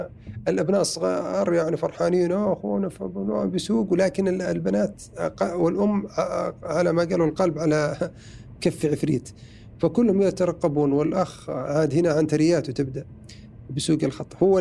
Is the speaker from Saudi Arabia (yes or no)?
yes; Saudi Arabia